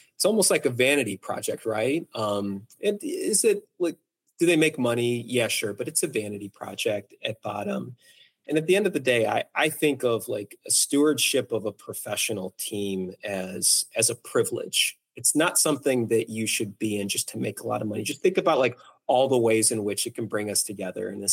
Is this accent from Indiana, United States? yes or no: no; Arizona, United States; I grew up in Southern Arizona.